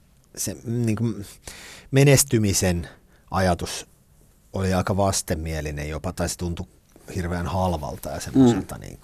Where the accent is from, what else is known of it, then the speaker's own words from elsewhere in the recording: Salo, Southwest Finland, Finland; Mä olen Salosta alun perin.